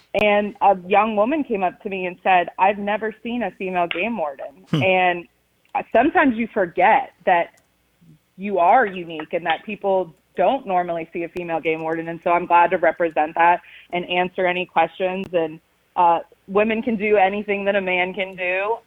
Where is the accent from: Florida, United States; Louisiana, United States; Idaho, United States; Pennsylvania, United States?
Florida, United States; Growing up in Florida, I fished, but I didn't experience hunting until I actually became a game warden.